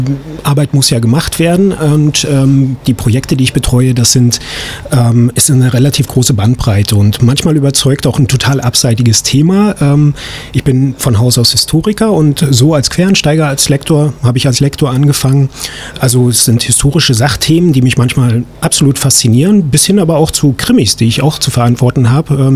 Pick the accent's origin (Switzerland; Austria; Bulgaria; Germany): Germany; Neubrandenburg, Mecklenburg-Vorpommern; born there; also born or lived in Berlin; now in Rostock, Germany; Ich bin vor 2 Jahren zurück nach Mecklenburg-Vorpommern gekommen. Ich bin gebürtiger Neubrandenburger und wohne jetzt eben hier in Rostock